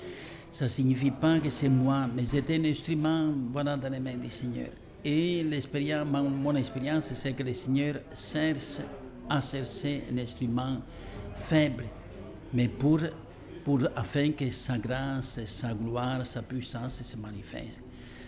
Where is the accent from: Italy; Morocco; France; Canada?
Italy; French is a second language; Je viens d'une région d'Italie, d'une famille où on travaille beaucoup